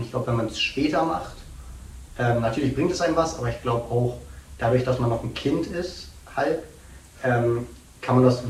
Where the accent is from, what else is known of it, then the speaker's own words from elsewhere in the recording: Dresden, Saxony, Germany; ich komme aus Dresden.